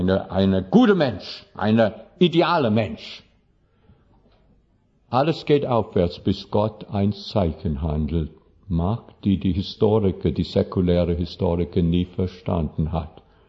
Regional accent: Baden-Württemberg, Germany; accent: Swabian; jetzt bin ich ein Schwabe, Sie merken alle von meiner Aussprache, dass ich Schwäbische fahre, oder?

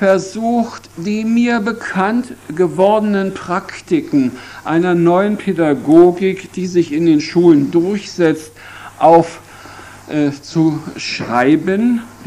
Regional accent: Hanover, Lower Saxony, Germany; ich komme aus Hannover, das ist die Weltausstellung.

